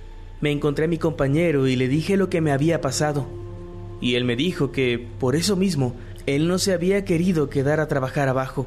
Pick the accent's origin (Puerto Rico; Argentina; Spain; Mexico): Mexico; Guadalajara, Jalisco; Yo soy de Guadalajara, Jalisco, y hace 30 años trabajé de obrero eventual en dicha fábrica.